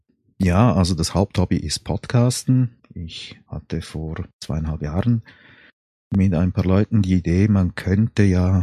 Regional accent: Chur, Graubünden, Switzerland; born there; now in Zurich, Switzerland; Nee, 1964, also jetzt können die Zuhörer selbst rechnen. Also geboren bin ich in der Schweiz, hört man natürlich sofort, und zwar im Kanton Graubünden, im wunderschönen Chur. Ich bin verheiratet mit einem Mann, der aus Indonesien kommt und wohne im Moment in Zürich.

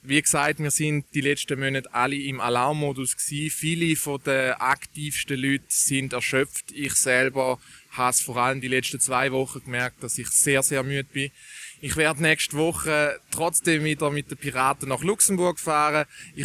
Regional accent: Switzerland; Als Schweizer, muss ich sagen, fühle ich mich mit dem Wahlergebnis einigermaßen wohl.

